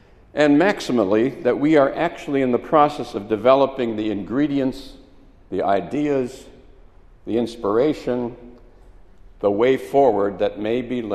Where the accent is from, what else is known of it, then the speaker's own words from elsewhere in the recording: Wisconsin, United States; I'm from Wisconsin. I was living in Wisconsin in the 1950s.